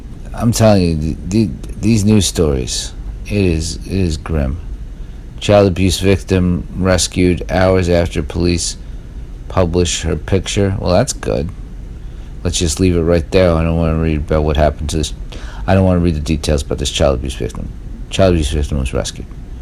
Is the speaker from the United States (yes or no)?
yes; New York City, New York, United States; I mean, I grew up in Staten Island. It sounds a lot like France.